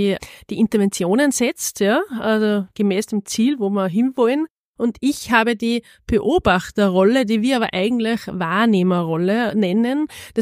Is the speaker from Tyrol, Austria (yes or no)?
yes; Tyrol, Austria; born there; ich bin gebürtige Tirolerin. Aber für mich ist Oberösterreich einfach ein unglaublich tolles Land, das für mich die Herzensheimat ist.